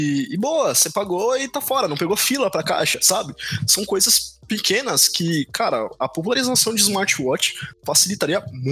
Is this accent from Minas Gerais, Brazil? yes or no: no; São Paulo, Brazil; eu sou de São Paulo, eu acho que eu sou o único que é de São Paulo